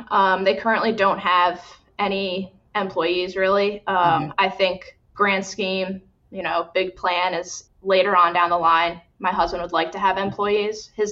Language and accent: English; New Jersey, United States; Yeah, I grew up in New Jersey. You know, lived kind of close to each other and started dating when we were 14.